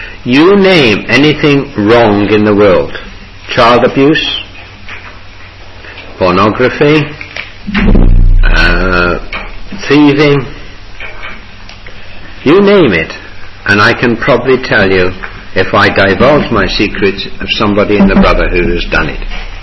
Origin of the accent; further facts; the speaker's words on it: England, United Kingdom; we need to question all those things that we take for granted simply because we're English